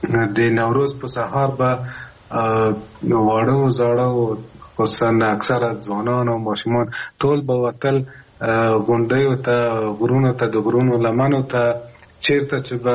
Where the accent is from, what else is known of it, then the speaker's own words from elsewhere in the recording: Kabul, Afghanistan; زما ماشومتوب خو په کابل کې دی تیر شوی دی